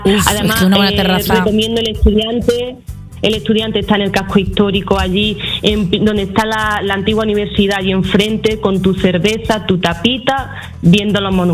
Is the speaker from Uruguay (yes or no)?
no; Andalusia, Spain; Voy a decir yo de mi pueblo, por favor, que voy a decir yo de mi pueblo. Es patrimonio de la humanidad, junto con Úbeda.